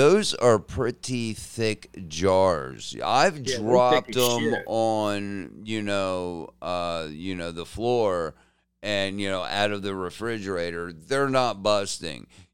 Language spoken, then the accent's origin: English; East Coast, United States; now in Ohio, United States; I grew up on I grew up on the East Coast